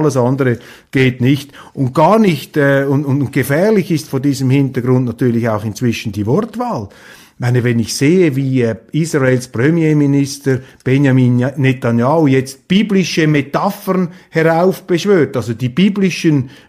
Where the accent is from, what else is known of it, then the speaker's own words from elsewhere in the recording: Switzerland; Ich weiß nicht, wie Sie das sehen, aber als Schweizer läuft es mir da eiskalt den Rücken herunter.